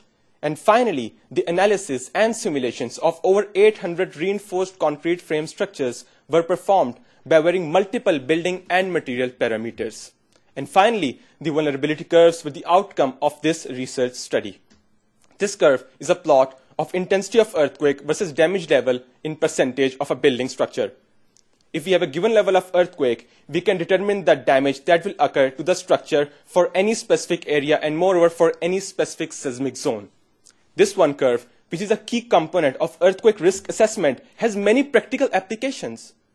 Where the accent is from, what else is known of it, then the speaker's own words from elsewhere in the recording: Pakistan; Now, I designed these curves for my home country, Pakistan, which is the 6th most populated state in the world.